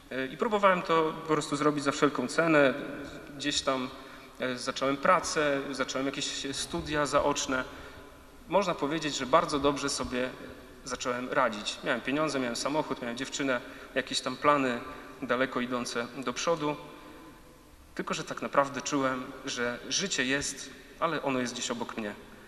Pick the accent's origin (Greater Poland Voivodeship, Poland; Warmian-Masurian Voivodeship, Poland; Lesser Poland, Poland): Warmian-Masurian Voivodeship, Poland; born there; w zwykłej katolickiej rodzinie na Mazurach.